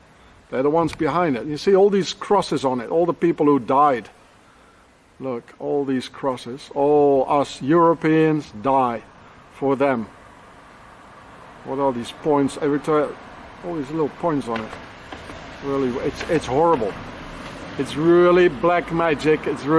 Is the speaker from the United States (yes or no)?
no; South Africa; I'm South African, so yeah